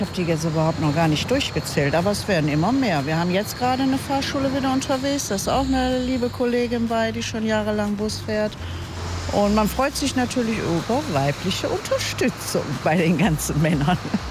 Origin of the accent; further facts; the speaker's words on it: Wuppertal, North Rhine-Westphalia, Germany; ich bin ja ein Barmer Mädchen und wenn ich natürlich in diesem Bereich dann komme, also ab Hauptbahnhof Richtung Oberbarmen, ist natürlich meine Heimat